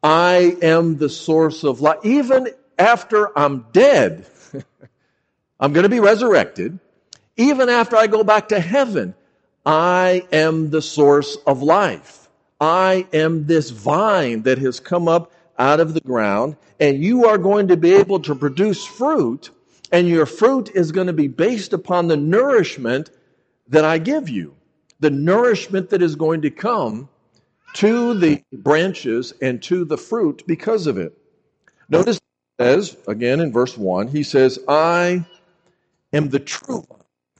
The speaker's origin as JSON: {"language": "English", "town": "Chicago", "region": "Illinois", "country": "United States", "tie": "born or raised there", "said": "I grew up in Chicago. I don't have a lot of big gardens up there."}